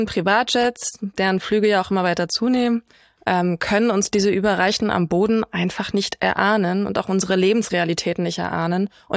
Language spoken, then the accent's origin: German; Poland; Ich bin Pole, ich darf das.